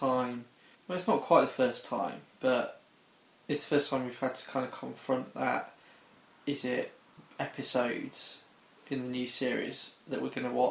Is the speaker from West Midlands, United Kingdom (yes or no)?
yes; Worcester, West Midlands, United Kingdom; when I was little, my dad used to take me there on a Sunday, because I grew up in Worcester